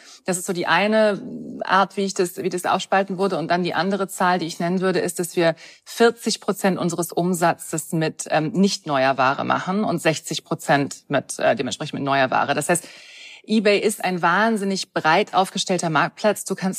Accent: England, United Kingdom; Ich komme aber auch aus England.

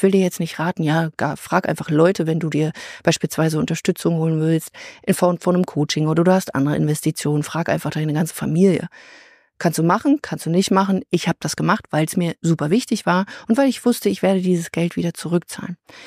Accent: Berlin, Germany; Ich bin nämlich aus Berlin.

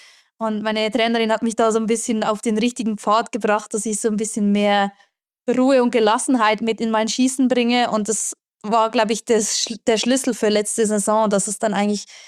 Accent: Engelberg, Obwalden, Switzerland; Und da war bei uns in Engelberg war eine Sportschule, aber die haben bis dahin nur Ski-Alpin oder Freestyle betreut

